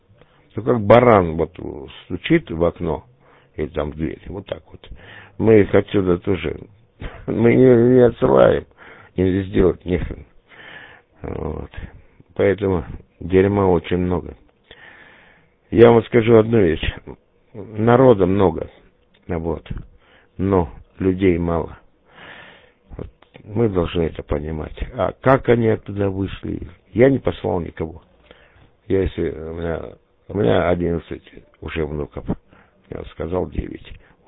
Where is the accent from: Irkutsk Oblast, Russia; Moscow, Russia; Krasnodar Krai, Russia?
Krasnodar Krai, Russia; Я кубанский казак, как говорится. я живу здесь очень долго, хотя и в Калининграде был, служил в Венгрии, в Калининграде был, вот в Астрахани